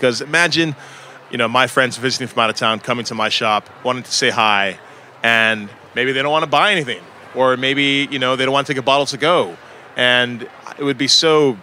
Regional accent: Huntsville, Alabama, United States; also born or lived in Nigeria; I moved around a good bit growing up. And wonderful background. Thank you to my parents. I was born in Nigeria. Kind of moved to the States when I was about 2 years old. Landed in Alabama, of all places.

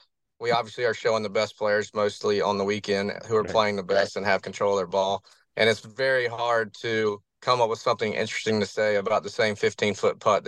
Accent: the South, United States; accent: redneck Southern; not sound unlike my redneck Southern accent.

